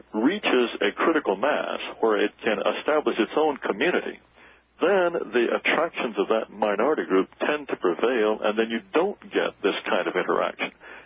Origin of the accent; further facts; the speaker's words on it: Japan; moved away; Well, the fact of the matter is, I actually grew up in Japan